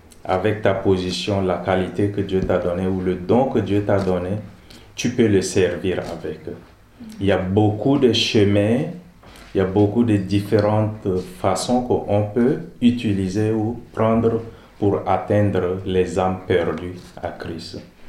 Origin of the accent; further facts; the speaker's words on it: Chad; Et en grandissant au Tchad, parce que certains qui connaissent, le Tchad, on est au milieu de l'Afrique